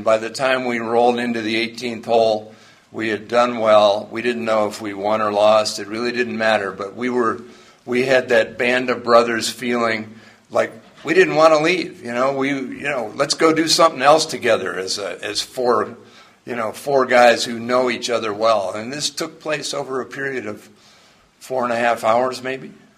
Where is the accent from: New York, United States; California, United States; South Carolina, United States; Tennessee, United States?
New York, United States; Huntington; born there; I came from a good family. I was born in Huntington, New York, out on Long Island. I was the first of three children my parents were going to have.